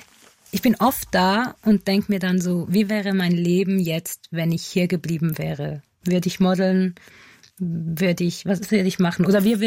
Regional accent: Glarus, Switzerland; also ich komme aus Glarus und das ist für mich schon immer noch so ein großes Gefühl von Zuhause

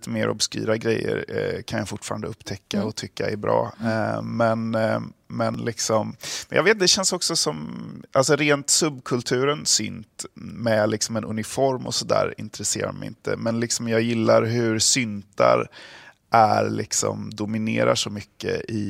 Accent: Gothenburg, Västra Götaland County, Sweden; Även om man också har huset visst agg mot Way Out West som göteborgare.

